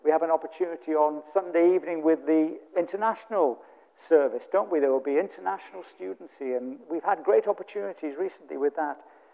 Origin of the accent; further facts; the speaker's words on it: United Kingdom; I love Great Britain. I love being British.